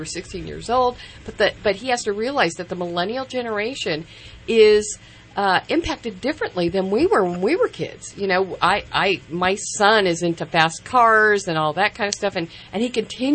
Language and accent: English; Pleasanton, California, United States; Well, when you think about it, in the Bay Area, now I grew up in Pleasanton, Livermore area.